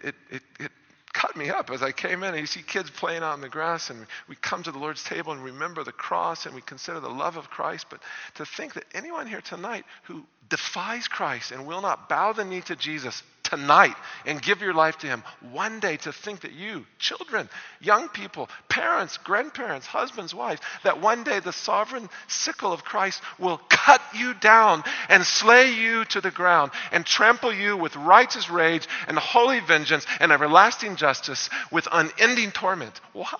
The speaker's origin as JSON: {"language": "English", "country": "United States", "tie": "born or raised there", "said": "as for some of us growing up in the States."}